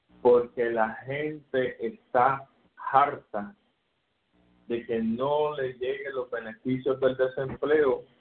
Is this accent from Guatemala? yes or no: no; Puerto Rico; se tiene que preguntar como puertorriqueño: oye, de verdad, ¿hacia dónde vamos?